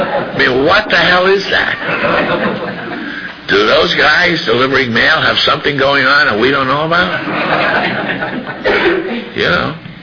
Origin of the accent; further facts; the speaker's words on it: New York City, New York, United States; I mentioned this last time. I'm from New York City. We're cynical there.